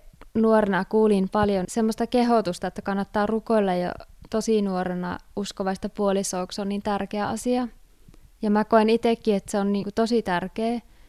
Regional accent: United States; Finnish is a second language; now in Finland; mä oon Amerikasta kotoisin ja Ville on täältä Suomesta

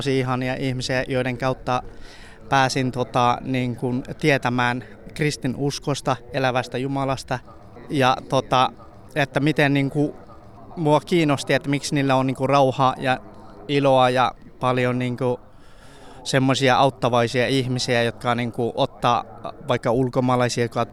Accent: Iran; Finnish is a second language; now in Finland; Mä tulin Iranista niin kuin Turkiin ja Turkin kautta Kreikkaan. Ja Kreikasta niin kuin läpi Eurooppa sitten Suomeen kyllä.

